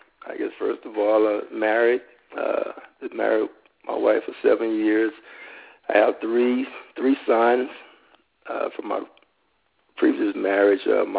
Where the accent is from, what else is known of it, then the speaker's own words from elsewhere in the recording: Waco, Texas, United States; And I grew up in Waco, you know, okay. Born and raised.